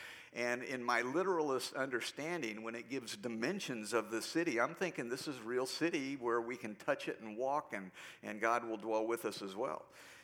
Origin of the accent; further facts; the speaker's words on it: United States; And I'm thankful that I'm an American and who I am